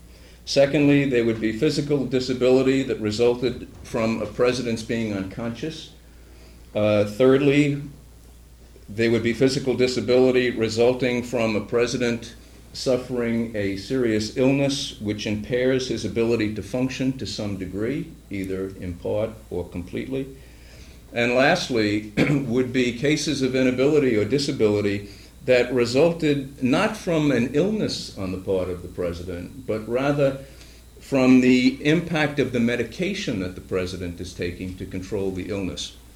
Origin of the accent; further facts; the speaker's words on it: Boston, Massachusetts, United States; I told him I was from Boston